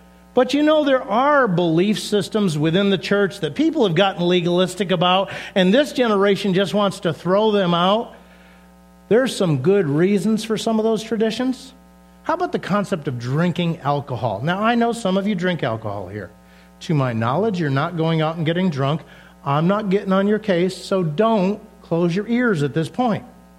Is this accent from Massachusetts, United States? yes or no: yes; Massachusetts, United States; now in St. Louis, United States; Because I grew up driving in New England. Okay, Massachusetts, Mass Pike.